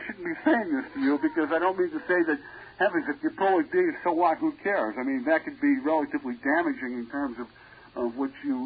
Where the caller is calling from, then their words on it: Port Jefferson Station, New York, United States; I'm calling from Port Jeff Station.